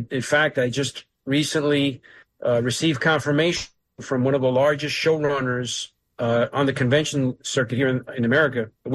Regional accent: Bronx, New York, United States; And I was born in the later 70s. And, you know, for me, it was a situation where growing up in the Bronx was a tough way to grow up.

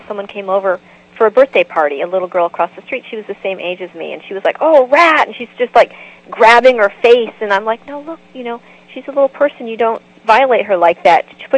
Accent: San Diego, California, United States; also born or lived in Los Angeles; Sure. Well, I grew up in San Diego.

